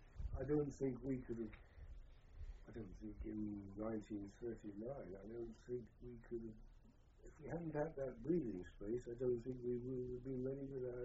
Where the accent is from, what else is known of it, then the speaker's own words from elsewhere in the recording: New York, United States; where I was born, and I came from New York and the rest of it.